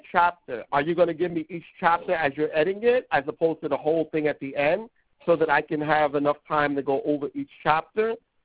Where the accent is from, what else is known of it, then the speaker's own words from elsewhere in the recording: Brooklyn, New York, United States; No. I was born in Brooklyn, New York City. I'm from Brooklyn.